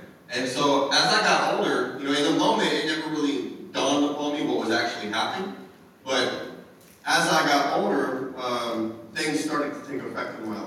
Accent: Hawaii, United States; moved away; I moved from Hawaii, which was extremely hard. I was raised in Hawaii, brought up in a military home, and my dad retired there. So coming to Pennsylvania in and of itself was hard in the beginning

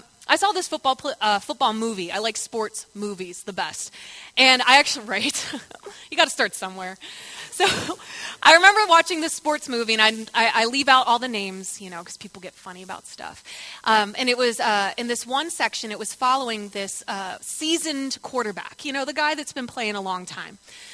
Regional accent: East Coast, United States; Also, I've been known to talk fast. I'm from the East Coast.

